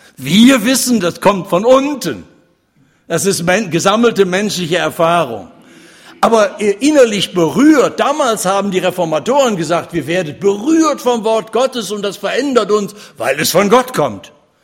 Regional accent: Kassel, Hesse, Germany; Ich komme aus Kassel, da haben sie gerade ein Riesenmuseum Grimms Welt aufgebaut. Bei uns haben die Brüder Grimm gelebt.

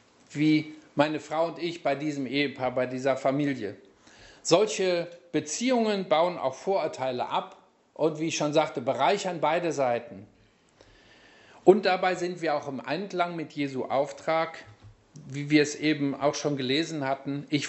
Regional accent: Germany; Als Deutscher gelten wir ja auch im Ausland als Ausländer.

